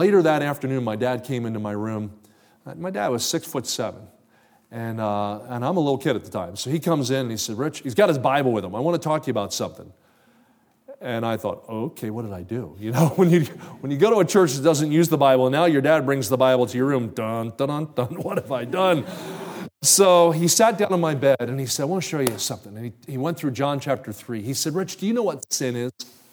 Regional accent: New Jersey, United States; I grew up in New Jersey, about 20 minutes across the river from Philadelphia.

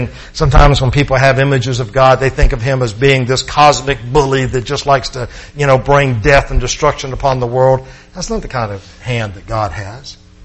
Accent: Plant City, Florida, United States; When I was growing up in Plant City, we lived in a little Jim Walter Crocker home

